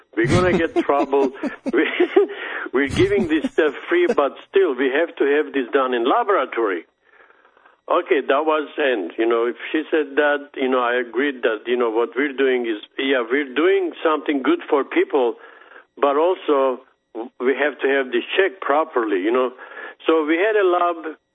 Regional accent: Armenia; also born or lived in Soviet Union; I grew up in the Soviet Union. You know, Armenia was one of the republics for Soviet Union.

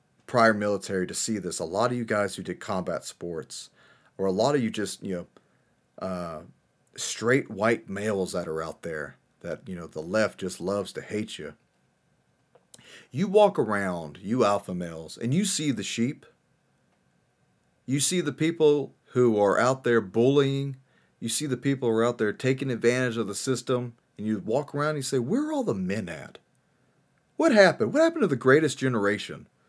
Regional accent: United States; I am an American. I love my country. I love the citizens of my country.

